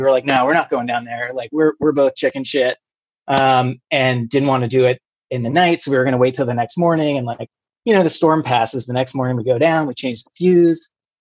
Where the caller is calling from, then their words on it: Maryland, United States; I live right outside of D.C. in Prince George's County, Maryland, home of where the Exorcist story came from.